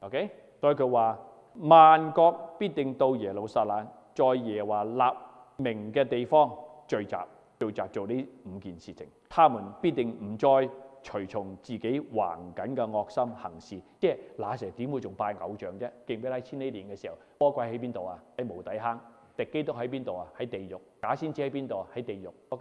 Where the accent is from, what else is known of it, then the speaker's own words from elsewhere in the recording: China; 我係中國人啊